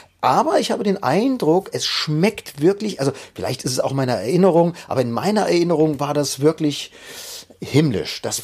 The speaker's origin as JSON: {"language": "German", "town": "Leipzig", "region": "Saxony", "country": "Germany", "tie": "born or raised there", "said": "wir hatten bei uns in Leipzig, in Leipzig Südost, Anger Grottendorf, da bin ich ja aufgewachsen"}